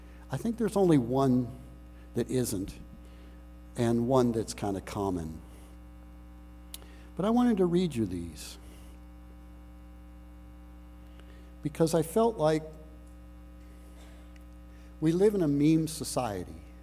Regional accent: Missouri, United States; it was so wonderful to be in the midst of Missouri, because I grew up in Missouri.

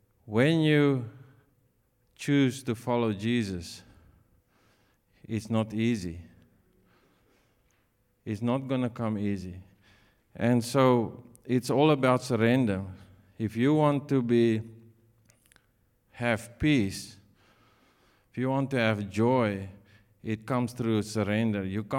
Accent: South Africa; We are originally from South Africa.

